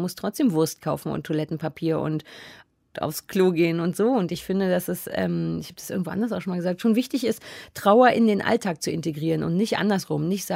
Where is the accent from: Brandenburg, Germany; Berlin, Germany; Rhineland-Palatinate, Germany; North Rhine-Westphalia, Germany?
Berlin, Germany; born there; Ja, als gebürtige Berlinerin, sowas kennen wir nicht.